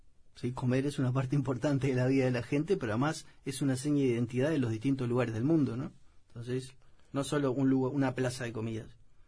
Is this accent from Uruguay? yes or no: yes; Uruguay; ¿Qué somos los uruguayos?